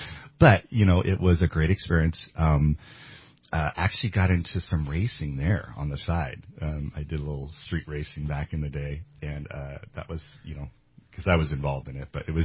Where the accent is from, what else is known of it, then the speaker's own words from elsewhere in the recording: Whitmore, United States; I grew up in Whitmore, so I was on a ranch.